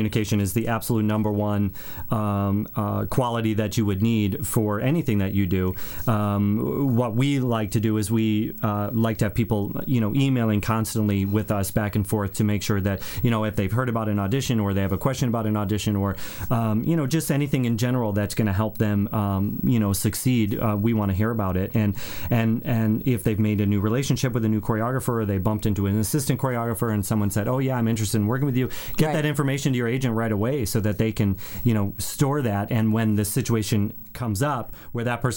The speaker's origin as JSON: {"language": "English", "town": "Chicago", "region": "Illinois", "country": "United States", "tie": "born or raised there", "said": "For me personally, I grew up in Chicago. My mom and dad had a dance studio."}